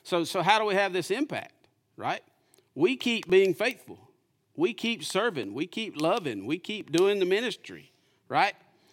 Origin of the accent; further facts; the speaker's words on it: United States; born there; I was born in the United States. That's a blessing, y'all.